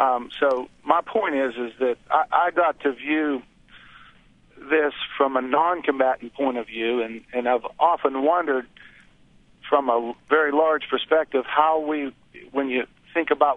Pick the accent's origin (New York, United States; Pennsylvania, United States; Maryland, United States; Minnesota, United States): Pennsylvania, United States; I'm from Pennsylvania, and I grew up in a very, very, very nonviolent community and family and a very cooperative family.